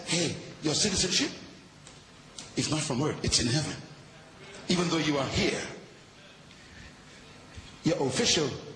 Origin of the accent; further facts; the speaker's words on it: Bahamas; now in Australia; You know me, I'm from the Bahamas, where God lives. And, you know, even though I'm in the Bahamas, I mean from the Bahamas, I am in Australia. But I am still a Bahamian.